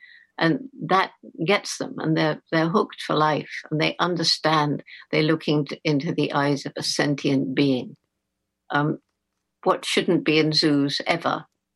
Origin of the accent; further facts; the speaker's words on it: Bournemouth, South West England, United Kingdom; I'm speaking to you from the house where I grew up in Bournemouth in England on the south coast.